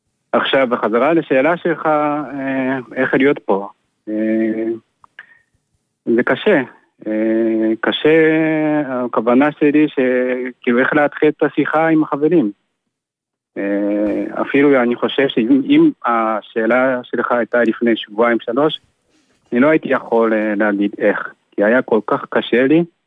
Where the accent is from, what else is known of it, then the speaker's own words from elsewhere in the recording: Japan; Hebrew is a second language; now in Israel; באזור הר פוג'י.